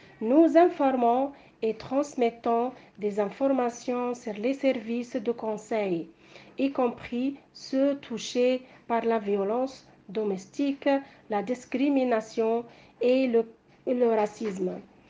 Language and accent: French; Tunisia; je viens de la Tunisie. Je parle le français et l'allemand.